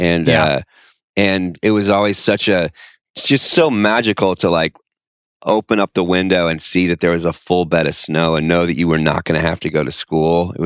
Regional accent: Denton, Texas, United States; now in Austin, United States; In Texas, I grew up in North Texas, Denton, Texas, and I live in Austin, Texas now, and it snows maybe like once a year.

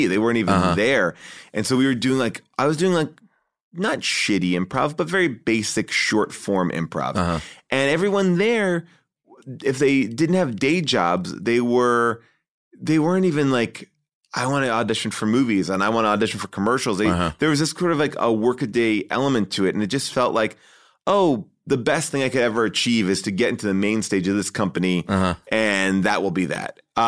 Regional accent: New York, United States; I grew up in Long Island, right outside of New York City.

